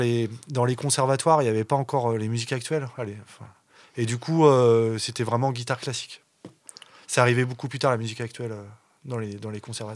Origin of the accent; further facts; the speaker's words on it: Saumur, Pays de la Loire, France; Je suis originaire de Saumur. Donc, j'étais à l'école de musique de Saumur.